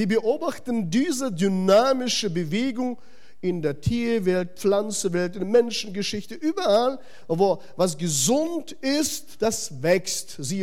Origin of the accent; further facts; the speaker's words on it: Kazakhstan; German is a second language; now in Germany; ich komme aus Kasachstan